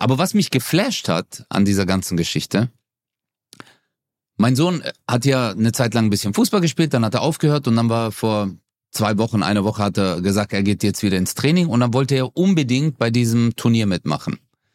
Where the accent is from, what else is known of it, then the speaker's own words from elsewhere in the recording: Zazenhausen, Baden-Württemberg, Germany; Ja, weil ich bin dort geboren und aufgewachsen in Zatzenhausen.